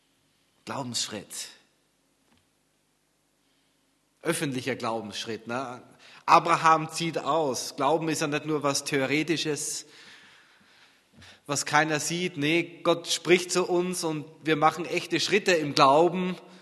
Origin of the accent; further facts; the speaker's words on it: Austria; now in Germany; Ich hatte nie im Leben daran gedacht, nach Deutschland zu gehen. Ich bin Österreicher, okay.